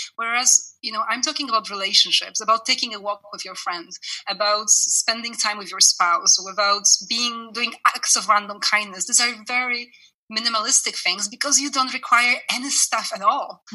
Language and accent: English; Canada; I mean, I'm Canadian as well. I lived in Canada for many years, and there is a difference.